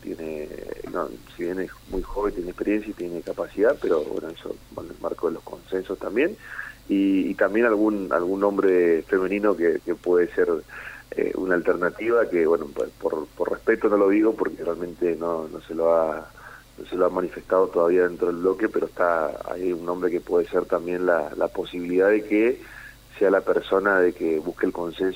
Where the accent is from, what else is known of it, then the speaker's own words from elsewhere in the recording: Chaco, Argentina; nosotros, como no solamente como chaqueños, sino también como argentinos